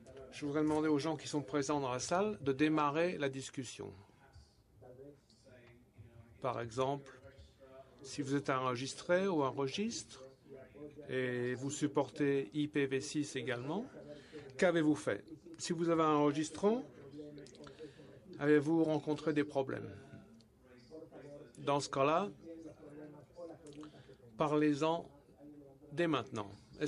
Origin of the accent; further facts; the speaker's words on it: Japan; French is a second language; Donc, je suis du Japon.